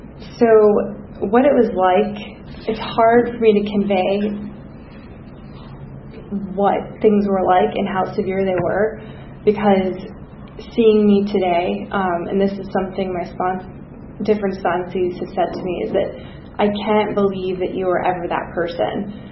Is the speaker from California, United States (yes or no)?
no; Atlanta, Georgia, United States; So I'm actually from Atlanta, in the city of Atlanta. I grew up in Buckhead, and my dad is a successful business executive at a company headquartered here in Atlanta. I grew up on West Paces Ferry.